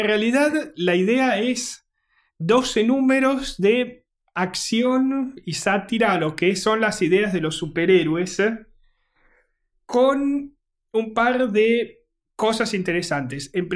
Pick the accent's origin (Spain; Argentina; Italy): Italy; yo en algún momento en mi infancia en Italia vi más o menos todas las películas que fueron saliendo